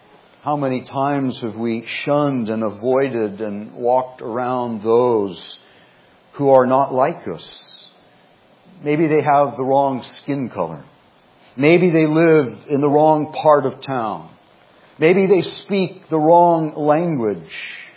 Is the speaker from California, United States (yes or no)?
yes; Los Angeles, California, United States; I was from Los Angeles.